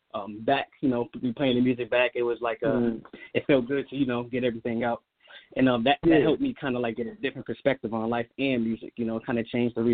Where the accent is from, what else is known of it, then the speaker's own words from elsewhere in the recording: New York, United States; Growing up in New York, I had a lot of influence. You know, back in them days, you know, you had a lot of artists coming out of New York.